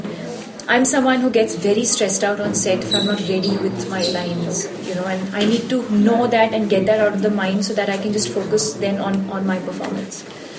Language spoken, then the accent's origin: English; South India, India; growing up in South India, I have been familiar with the language